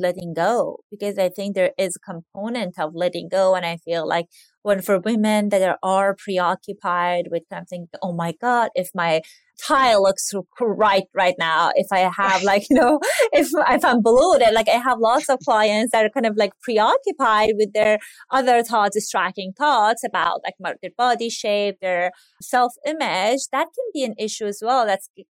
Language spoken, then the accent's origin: English; Iran; now in United States; I grew up in Iran and Iranian American.